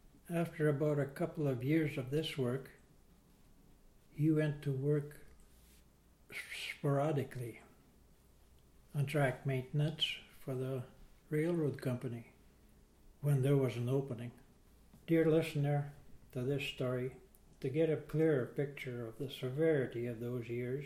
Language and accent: English; New Pine Creek, Alberta, Canada; born there; On the farm in the New Pine Creek District in the Athabasca Municipality.